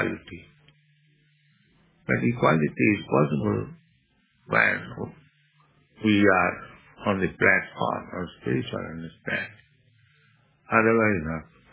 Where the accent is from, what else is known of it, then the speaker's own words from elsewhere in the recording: India; Now just like you are Canadian, I am Indian.